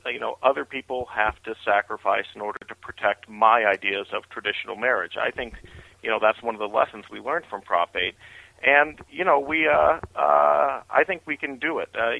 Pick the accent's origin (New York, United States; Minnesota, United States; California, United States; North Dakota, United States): California, United States; You know, I really want to get this to succeed in California. It's my home state.